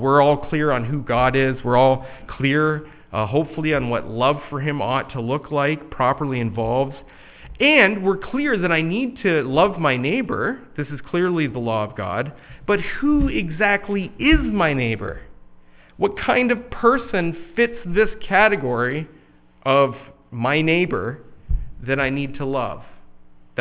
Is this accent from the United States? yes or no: no; Canada; I'm Canadian.